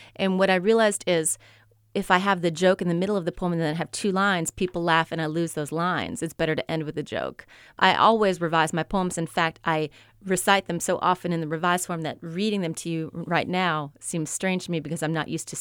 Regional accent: Midwest, United States; now in Oxford, United States; And I'm originally from the Midwest. I went to the South for the first time at the University of Arkansas for graduate school.

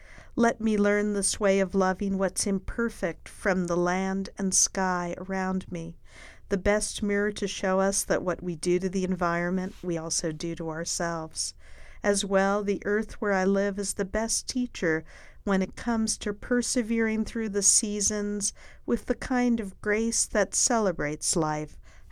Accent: New Jersey, United States; growing up in New Jersey, where, although I lived in a housing development, I took long walks on my own

